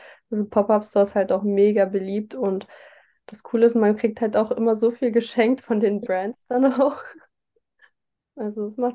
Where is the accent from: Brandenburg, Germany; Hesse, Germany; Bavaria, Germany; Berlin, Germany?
Berlin, Germany; Also, ich bin zwar in Berlin aufgewachsen, das ist ja auch eine Hauptstadt, eine Großstadt